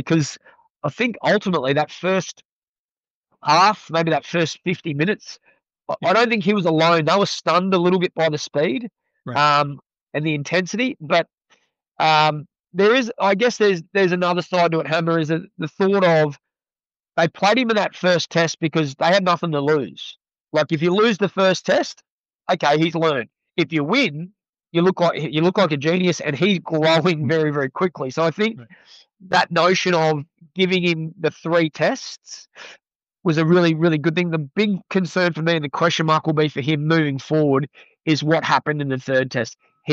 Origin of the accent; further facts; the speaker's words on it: Australia; But as an Australian, I'm glad they didn't.